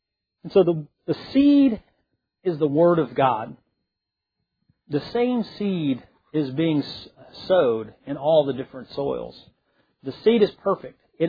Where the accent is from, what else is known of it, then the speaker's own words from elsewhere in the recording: Indiana, United States; I grew up in Indiana. So growing up in Indiana, I have a lot of experience with gardens.